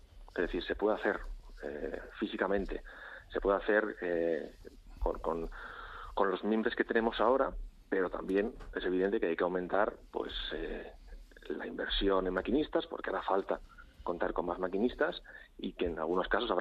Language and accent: Spanish; Madrid, Community of Madrid, Spain; yo creo que como madrileños, a jóvenes esperando a las 5 de la mañana a que abra el metro de Madrid